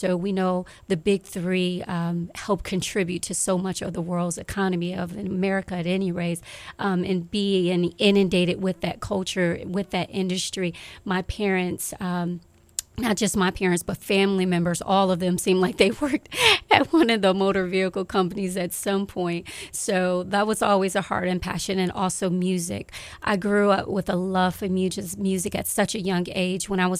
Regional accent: Detroit, Michigan, United States; I grew up in Detroit, Michigan. My mother and father are still there today.

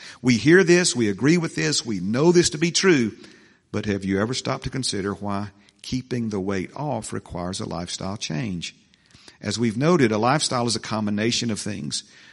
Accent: the South, United States; I was raised in the South. I still say yes, sir, and no, ma'am, to anyone who appears to be older than me.

